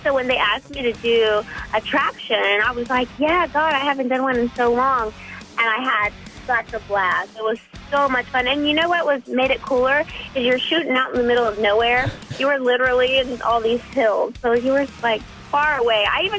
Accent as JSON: {"language": "English", "region": "Texas", "country": "United States", "tie": "born there", "lives_now": "Oklahoma, United States", "said": "Well, I was born in Texas, and I live in Oklahoma, so I've experienced shooting guns."}